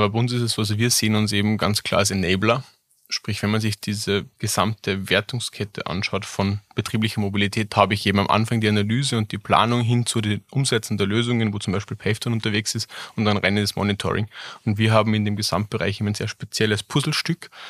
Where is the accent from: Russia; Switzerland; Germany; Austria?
Austria; Alberndorf, Upper Austria; Ich habe es bei uns zu Hause dann einmal in Alberndorf in meinem Heimatort gemacht